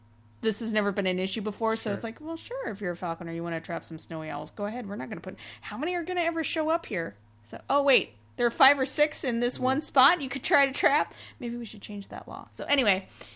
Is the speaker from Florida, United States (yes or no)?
no; Indiana, United States; I grew up in Indiana where you had Wabasha Street, and here it's Wabasha